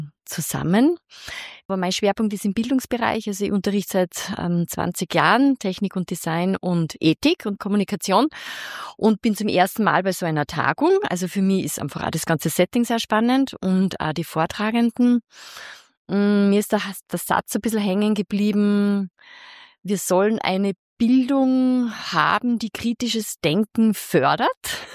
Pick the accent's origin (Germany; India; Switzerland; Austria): Austria; Salzburg; Bin aus Salzburg